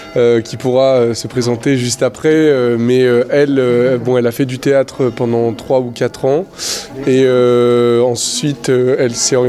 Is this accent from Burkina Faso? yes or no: no; Dole, Bourgogne-Franche-Comté, France; born there; Je suis né à Dole, dans le Jura.